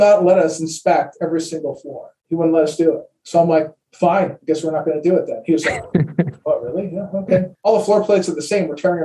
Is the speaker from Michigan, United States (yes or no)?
yes; Detroit, Michigan, United States; In Detroit, when I was growing up in Detroit working in the automotive, which is, you know, really rough guys, we used to call it one throat to choke, right?